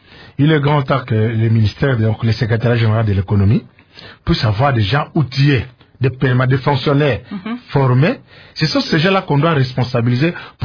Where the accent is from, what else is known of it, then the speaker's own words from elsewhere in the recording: DR Congo; Ça se passe que chez nous au Congo.